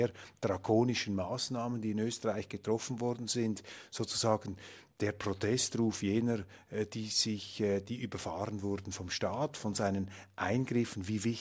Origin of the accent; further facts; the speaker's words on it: Switzerland; Ein Thema, das mir aufgefallen ist, ist als Schweizer natürlich, ist das Thema Neutralität.